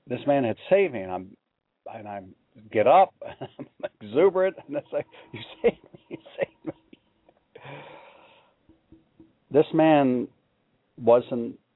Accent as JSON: {"language": "English", "town": "Chester", "region": "Pennsylvania", "country": "United States", "tie": "born or raised there", "said": "It was when I was just a small boy, 6 years old, in 1960. We lived near a creek, my hometown of Chester, Pennsylvania."}